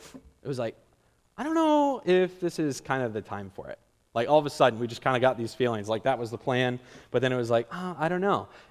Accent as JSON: {"language": "English", "town": "Jersey Shore", "region": "Pennsylvania", "country": "United States", "tie": "born or raised there", "said": "Okay, so I grew up in Jersey Shore, and my parents are missionaries as well. And so I grew up down at Wyoming down there."}